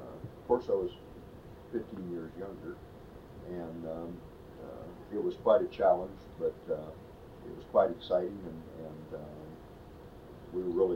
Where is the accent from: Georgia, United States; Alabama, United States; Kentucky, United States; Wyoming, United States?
Wyoming, United States; Riverton; I was born and raised in Riverton.